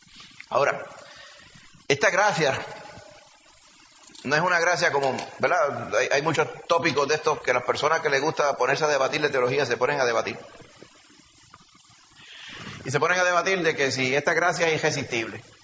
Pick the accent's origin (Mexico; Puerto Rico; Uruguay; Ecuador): Puerto Rico; Añasco; Ah, pues nosotros somos de Añasco, sabemos de lo que estamos hablando.